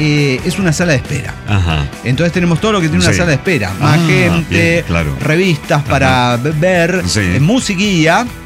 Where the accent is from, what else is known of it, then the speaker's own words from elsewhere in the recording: Río Cuarto, Córdoba, Argentina; de Río Cuarto, Córdoba, Argentina.